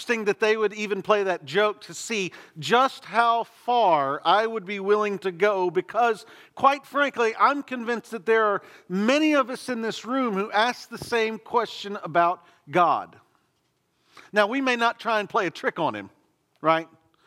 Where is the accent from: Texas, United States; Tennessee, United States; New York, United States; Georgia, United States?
Texas, United States; They called me because they know I'm from East Texas.